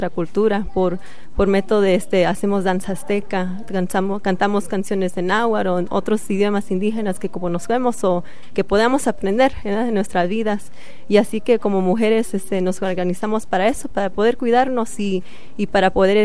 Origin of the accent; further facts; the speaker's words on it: Los Angeles, California, United States; yo vengo de Los Ángeles, California, y yo organizo mucho con las chicanas